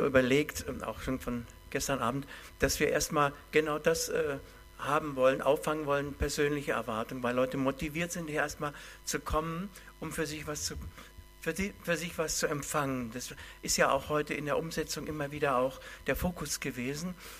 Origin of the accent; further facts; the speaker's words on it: Hamburg, Germany; Das ist stärker als bei uns in Hamburg, ich muss es einfach mal so sagen.